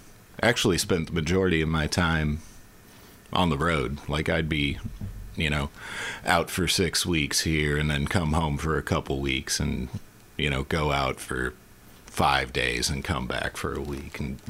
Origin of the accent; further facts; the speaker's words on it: Texas, United States; born there; now in Columbia, United States; Now, I was born in the DFW area of Texas.